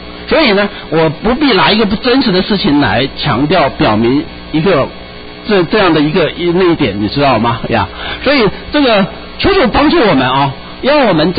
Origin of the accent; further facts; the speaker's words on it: China; 我们生活在从小生活在一个双重话语的体系下面啊，特别是从中国大陆来的人